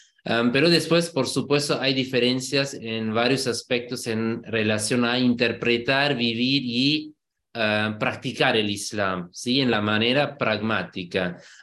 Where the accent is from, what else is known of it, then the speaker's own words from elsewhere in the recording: Germany; Spanish is a second language; also born or lived in London; now in Argentina; Yo nací en Alemania, mis padres son de Pakistán, yo nací, fui criado en Alemania.